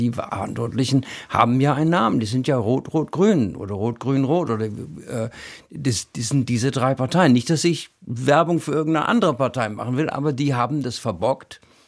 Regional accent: Berlin, Germany; als Berliner sage ich Rest Deutschland nicht.

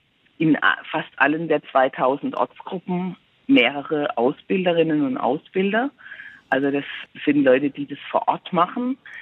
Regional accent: Baden-Württemberg, Germany; Da ich bin in Baden-Württemberg groß geworden, wie man hört.

